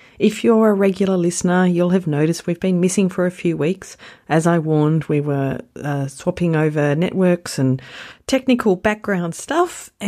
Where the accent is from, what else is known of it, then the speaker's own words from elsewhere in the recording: Australia; growing up in Australia and, you know, not really knowing much about the rest of the world